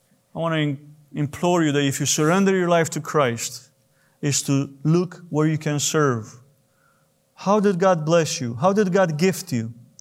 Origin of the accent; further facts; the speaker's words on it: Romania; I grew up in Romania when Romania was under communism